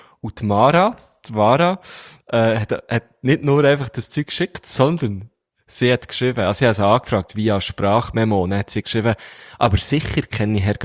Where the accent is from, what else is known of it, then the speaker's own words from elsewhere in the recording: Switzerland; weil ich, als richtiger Schweizer.